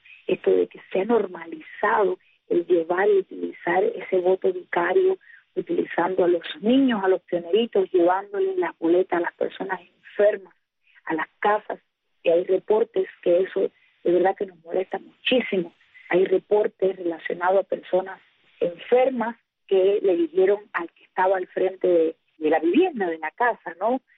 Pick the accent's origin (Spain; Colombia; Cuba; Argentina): Cuba; porque yo soy del oriente de Cuba